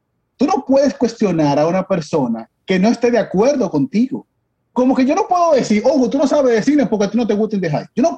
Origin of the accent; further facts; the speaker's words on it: Dominican Republic; Yo soy dominicano. Entonces, yo soy dominicano, negro, dominicano, pero soy dominicano. A mí nunca me dijeron afrodominicano.